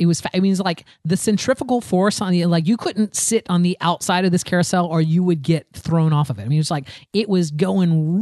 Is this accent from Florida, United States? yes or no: yes; Florida, United States; I'm from Florida, right? I'm from Florida. I'm near the ocean.